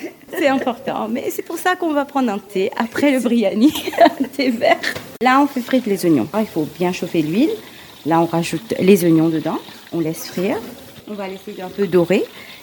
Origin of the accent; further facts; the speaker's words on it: Mauritius; Chez nous, à Maurice, on prépare le biryani plus précisément avec la cuisse de poulet.